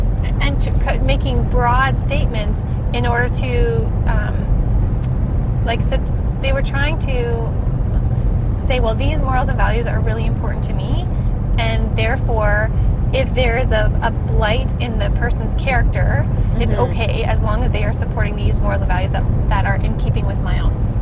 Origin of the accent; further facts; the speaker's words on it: Canada; yes, we're Canadian, we don't really know what's going on down here.